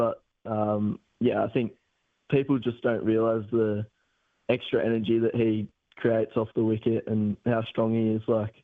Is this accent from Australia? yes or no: yes; Geelong, Victoria, Australia; being in a smallish town growing up in Geelong